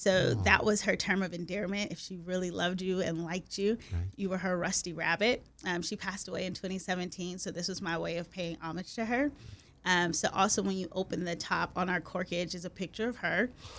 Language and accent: English; United States; Now, obviously, it's also culture, because I'm American.